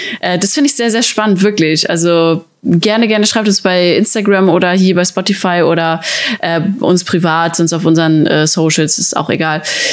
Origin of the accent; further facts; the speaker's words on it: Plettenberg, North Rhine-Westphalia, Germany; Und in meiner Heimatstadt Plettenberg, da wohnen ja nicht viele Leute